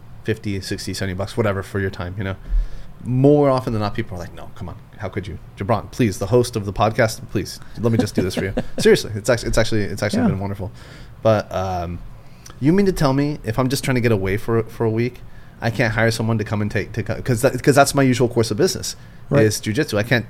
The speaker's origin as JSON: {"language": "English", "town": "San Diego", "region": "California", "country": "United States", "tie": "born or raised there", "said": "I grew up surfing in San Diego."}